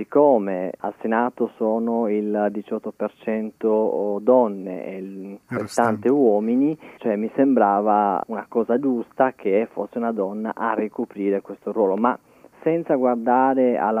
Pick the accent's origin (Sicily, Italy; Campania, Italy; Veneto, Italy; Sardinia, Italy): Sardinia, Italy; San Basilio; born there; l'ultimo di 9 figli di una famiglia che vive a San Basilio, quindi sono nato a San Basilio, questo paesino sperduto di 1414 abitanti.